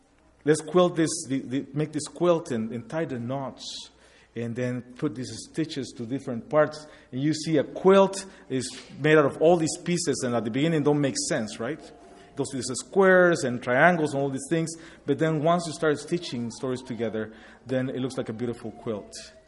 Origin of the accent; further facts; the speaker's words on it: Guatemala; now in United States; I am from Guatemala. Our daughters were born in Calgary, and our grandchildren were born here in Indiana.